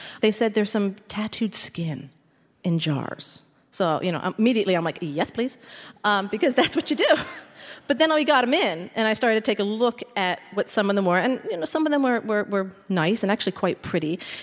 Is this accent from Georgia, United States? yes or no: no; Philadelphia, Pennsylvania, United States; I'm from Philadelphia, born and raised.